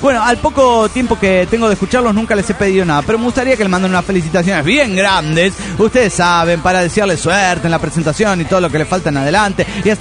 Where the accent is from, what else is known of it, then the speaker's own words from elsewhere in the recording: Cochabamba, Bolivia; de Cochabamba, Bolivia.